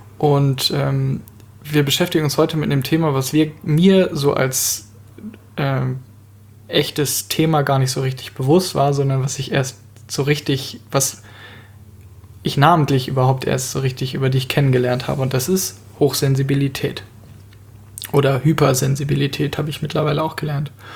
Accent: North Rhine-Westphalia, Germany; Als Jugendlicher, wenn wir damals bei uns im Sauerland in der Schützenhalle Party machten.

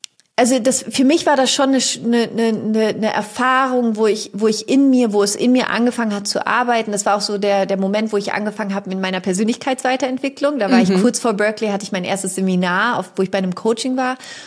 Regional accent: Germany; ich bin in Deutschland groß geworden, ne?

